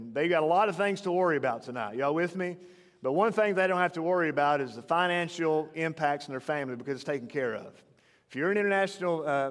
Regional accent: Kentucky, United States; I'm from West Kentucky, from Carlisle County originally, and have served two churches in Kentucky as pastor.

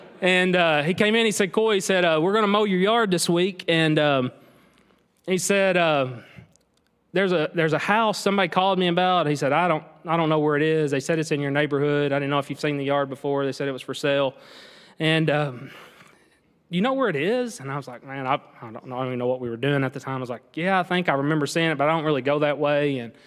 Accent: Kentucky, United States; So I'm originally from Graves County, Kentucky. I grew up in a little small Baptist church there, about 200 people on a big Sunday.

